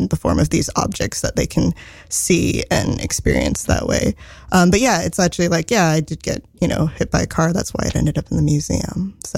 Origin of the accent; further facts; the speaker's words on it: California, United States; born there; I was born in the Bay Area, California, in a suburb about an hour south of San Francisco.